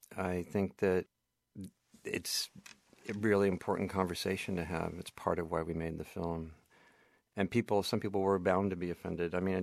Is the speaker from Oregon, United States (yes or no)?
yes; Portland, Oregon, United States; I was from Portland, Oregon. And Portland, Oregon, was sort of a required stop in a dying art form.